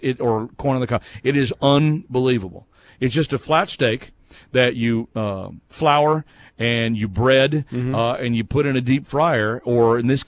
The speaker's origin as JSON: {"language": "English", "region": "Texas", "country": "United States", "said": "I mean, I'm from Texas, so this is serious."}